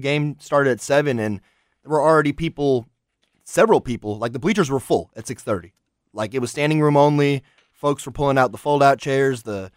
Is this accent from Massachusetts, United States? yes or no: no; North Carolina, United States; That's the unofficial theme song of my home state, man. … Still proud to be from North Carolina.